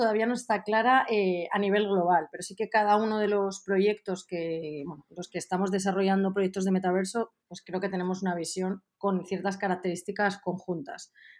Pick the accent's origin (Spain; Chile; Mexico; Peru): Spain; Madrid, Community of Madrid; born there; mi socio como yo somos nacidos en Madrid